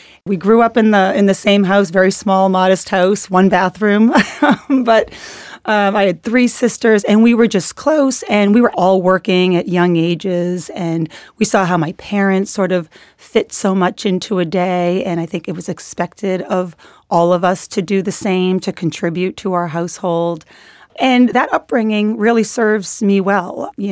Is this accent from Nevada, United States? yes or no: no; Lowell, Massachusetts, United States; born there; I was born in Lowell, Massachusetts, like a lot of people in Lowell.